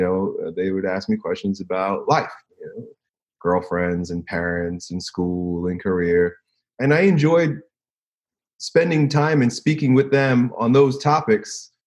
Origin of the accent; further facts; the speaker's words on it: New York, United States; I was raised on Long Island in New York, which at the time, as is most suburbs of cities, and particularly New York, it's segregated in a way